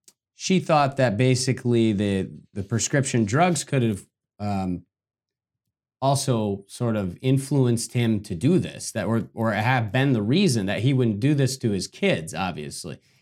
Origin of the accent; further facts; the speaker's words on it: Detroit, Michigan, United States; So his last show was in my home state, in Michigan. I grew up outside of Detroit.